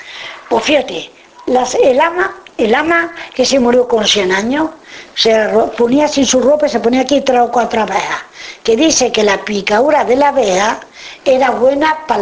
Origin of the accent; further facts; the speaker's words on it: Madrid, Community of Madrid, Spain; entonces soy madrileño.